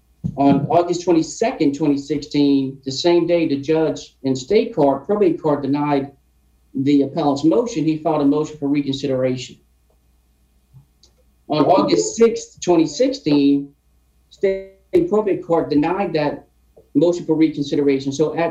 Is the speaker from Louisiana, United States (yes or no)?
yes; New Orleans, Louisiana, United States; I grew up in the New Orleans area, alumni of Tulane.